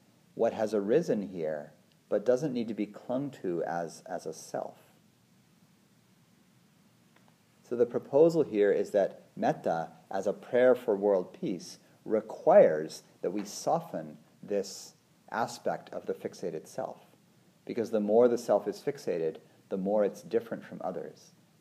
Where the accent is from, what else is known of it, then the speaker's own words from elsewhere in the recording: Livermore, California, United States; I'm the guy from Livermore who likes Brussels sprouts